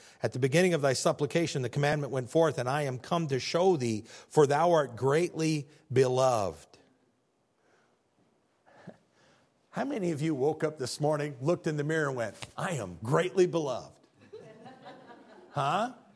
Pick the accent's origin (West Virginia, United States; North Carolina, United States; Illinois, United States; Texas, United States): Illinois, United States; I'm from Central Illinois, and the Central Illinois was always the center of the map. We were the center of the world. And we as Americans have this faulty idea that we're the center of the world.